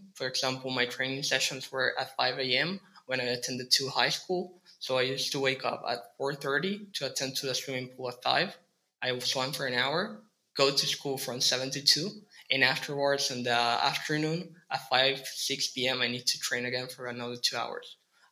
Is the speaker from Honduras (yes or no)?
yes; San Pedro Sula, Cortés, Honduras; English is a second language; now in Italy; I'm from San Pedro Sula, Honduras, and I'm currently attending the third year of Business and Economics at Clave